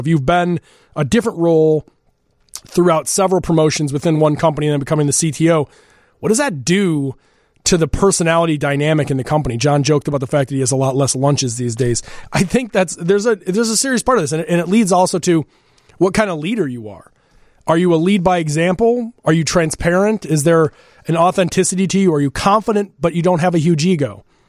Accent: Glen Ellyn, Illinois, United States; Okay, so I'm Glen Ellen, so I'm a suburban child who claims Chicago as well.

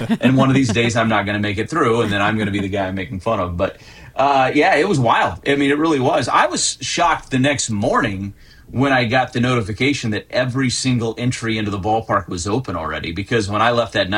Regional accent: Iowa, United States; And I didn't have a lot of it growing up in Southwest Iowa.

